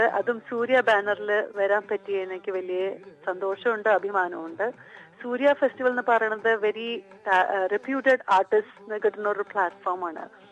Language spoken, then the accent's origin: Malayalam; Kerala, India; ഞാനൊരു മലയാളിയായിട്ട് നമ്മളുടെ നാടൻ കലേനെ നമ്മൾ എൻകറേജ് ചെയ്തില്ലെങ്കിൽ പിന്നെ ആര് ചെയ്യും?